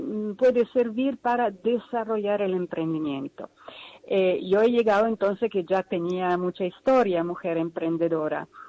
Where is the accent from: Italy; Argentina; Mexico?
Italy; now in Spain; yo soy italiana, como ya se siente, como todo el mundo sabe, pero me siento andaluza de adopción